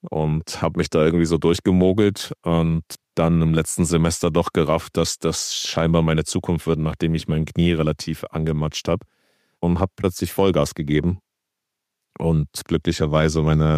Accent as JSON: {"language": "German", "region": "Berlin", "country": "Germany", "tie": "born or raised there", "said": "Ich bin in Spandau damals aufgewachsen. Bis ich dann 16 war, habe ich da Basketball gespielt"}